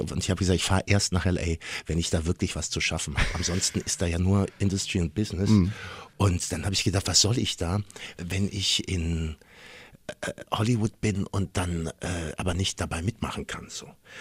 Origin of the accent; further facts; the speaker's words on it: Bonn, North Rhine-Westphalia, Germany; dann haben wir festgestellt, wir kommen beide aus Bonn.